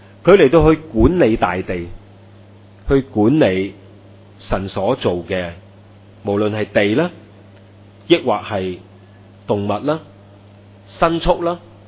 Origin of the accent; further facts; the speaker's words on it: China; 即是我们中国人的语气呢是可以将整句说话扭曲的